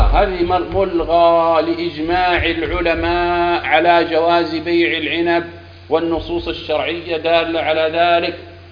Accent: Saudi Arabia; الآن عندنا في بلادنا المملكة العربية السعودية

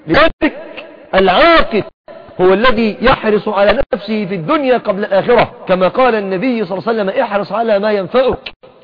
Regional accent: Egypt; كما نقول في بلادنا مصر بتعبير المصريين

